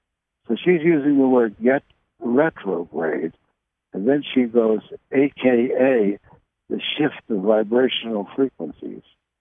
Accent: Helena, Arkansas, United States; He talks about the energy of my hometown, Helena, Arkansas, is very powerful.

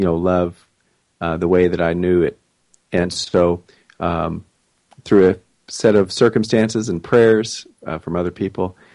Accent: Reno, Nevada, United States; moved away as an adult; now in Eugene, United States; So, yes, I grew up in Reno, Sparks, Nevada. Yeah, and moved up here in 1991 to go to the university.

